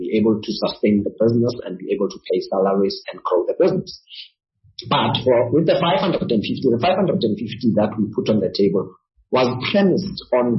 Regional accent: South Africa; born there; I'm a South African, I was born in this country

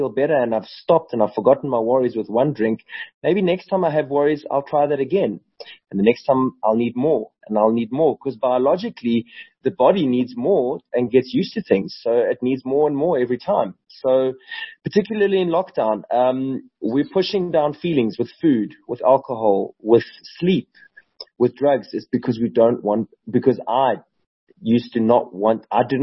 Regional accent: Johannesburg, Gauteng, South Africa; I come from Johannesburg originally, and led a fairly successful life and career until drugs brought me to my knees in my early 30s

